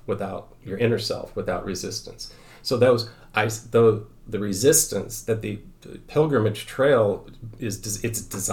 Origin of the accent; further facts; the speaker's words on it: Kansas City, United States; I grew up in Kansas City, so I kind of understand how she might have felt.